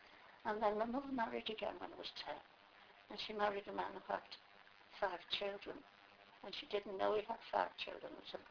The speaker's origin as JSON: {"language": "English", "town": "Liverpool", "region": "North West England", "country": "United Kingdom", "tie": "born there", "said": "Well, I was born in Anfield in Liverpool, and I had a brother then."}